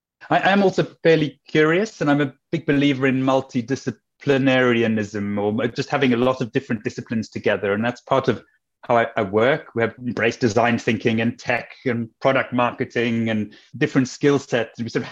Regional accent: South Africa; I'm from South Africa. It's where I grew up.

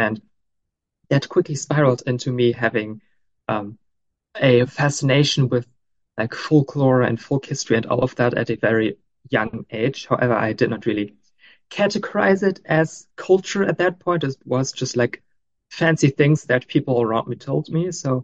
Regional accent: Germany; I am from Northwestern Germany, born and raised and live here. So I'm very like, I've got deep roots here in this place.

